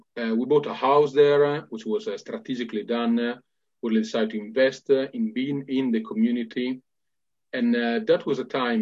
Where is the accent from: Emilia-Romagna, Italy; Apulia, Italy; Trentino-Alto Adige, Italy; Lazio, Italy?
Emilia-Romagna, Italy; Bologna; English is a second language; So in Bologna, which is my hometown, I grew up in Bologna.